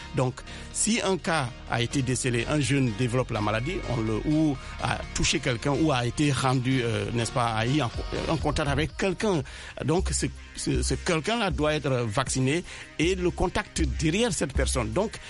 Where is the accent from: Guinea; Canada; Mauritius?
Guinea; Je serai par chez moi, en Guinée.